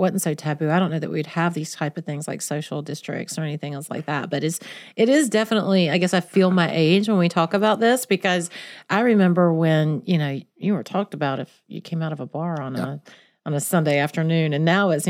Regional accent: Lexington, North Carolina, United States; also born or lived in Davidson County; Well, I'm from Davidson County. I love Lexington. I grew up in Lexington, so obviously I'm going to say Lexington barbecue is quite tasty

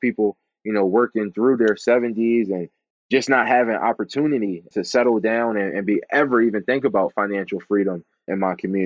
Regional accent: Philadelphia, Pennsylvania, United States; So as I said … I'm from Philadelphia, PA, born and raised here.

